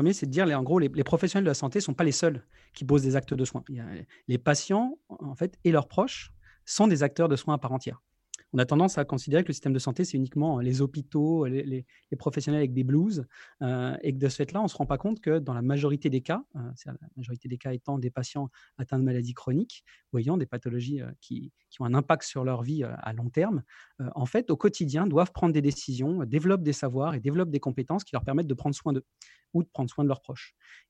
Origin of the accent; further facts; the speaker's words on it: France; also born or lived in Quebec, Canada; donc je suis français d'origine, mais j'ai passé environ, enfin plus de 10 ans au Québec. Et je suis de retour en France depuis l'été dernier avec trois petits franco-québécois avec moi.